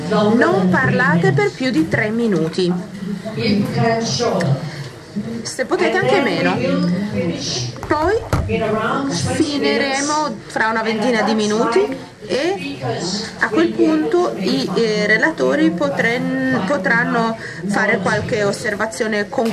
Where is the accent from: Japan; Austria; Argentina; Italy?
Austria; Vienna; Italian is a second language; vengo da Vienna, Austria, sono artista di teatro